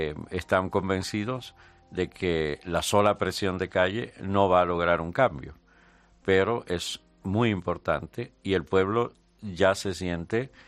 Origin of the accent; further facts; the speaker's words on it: Maracaibo, Zulia, Venezuela; yo soy de Maracaibo, al occidente, totalmente al otro extremo de Venezuela